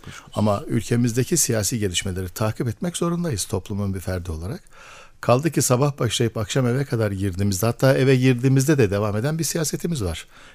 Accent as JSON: {"language": "Turkish", "region": "Ankara", "country": "Turkey", "tie": "born or raised there", "said": "Kırşehirliyim. Yani doğma büyüme Ankaralıyım ama Kırşehir nüfusuna kayıtlıyız. Kırşehir'imizi de seviyoruz. Kırşehir kültürüyle büyüdük biraz da."}